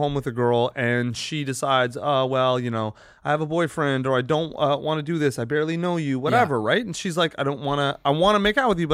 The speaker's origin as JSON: {"language": "English", "region": "Kentucky", "country": "United States", "tie": "born or raised there", "said": "I grew up in Kentucky, dude."}